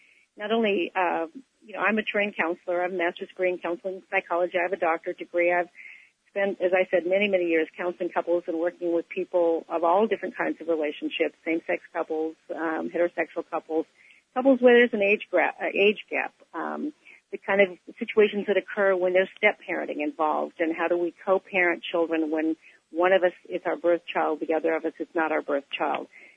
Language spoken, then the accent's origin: English; Beaverton, Oregon, United States; I grew up in Beaverton, Oregon, and had a high school experience like most young girls dream about